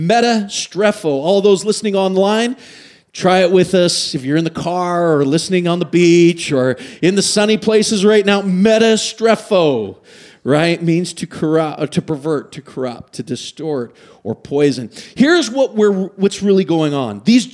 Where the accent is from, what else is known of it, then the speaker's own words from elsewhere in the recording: Canada; sorry, I'm Canadian, I don't know nothing.